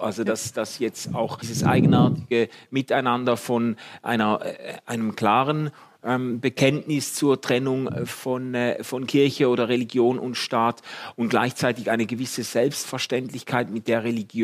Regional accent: Switzerland; hätte man sich jetzt als Schweizer an vielen Stellen die Augen gerieben

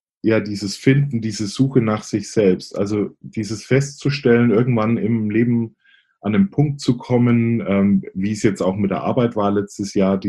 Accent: Bavaria, Germany; accent: Franconian; Ich komme ursprünglich aus Oberfranken. Also der ein oder anderen wird sicherlich auffallen vielleicht an meinem Akzent. Fränkische legt man irgendwie nie ganz ab.

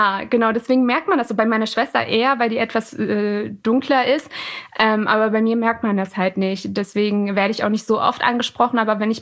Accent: Iran; ich bin Iranerin

